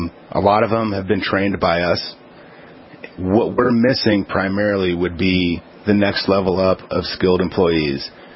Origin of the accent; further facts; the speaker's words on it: California, United States; moved away as an adult; also born or lived in North Dakota; Originally, I came from Southern California, and the U.S. Air Force took me to Minot as my first station. So ever since then, I've traveled with the Air Force all over the world, but I came back to North Dakota.